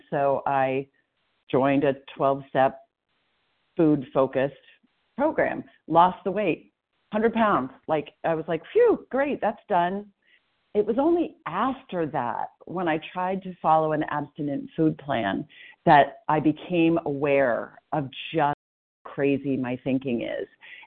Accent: Portland, Maine, United States; I'm from Portland, Maine, and I'm a recovered compulsive overeater for today

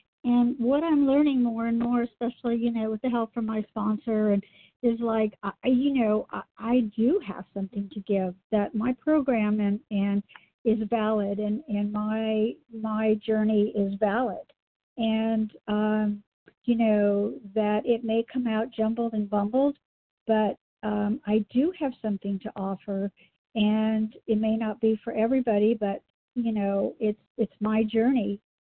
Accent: Phoenix, Arizona, United States; I'm a recovering compulsive overeater. I'm from Phoenix, Arizona

